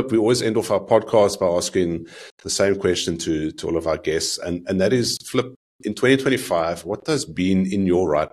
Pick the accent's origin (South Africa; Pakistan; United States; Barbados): South Africa; still sees the value in being a South African, championing what South Africans are about